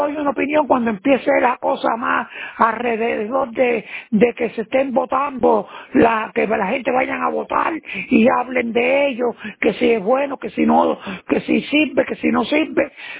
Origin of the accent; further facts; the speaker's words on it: Cuba; moved away as an adult; Y yo nací en Cuba y viví en Cuba 33 años. Y aquí tengo ya casi, ahorita voy a cumplir 50 años de estar aquí.